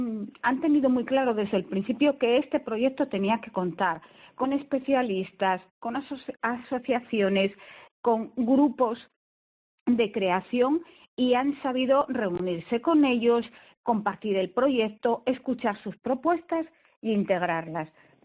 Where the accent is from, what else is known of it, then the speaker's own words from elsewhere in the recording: Asturias, Spain; Somos tremendamente asturianos, queremos a nuestra tierra muchísimo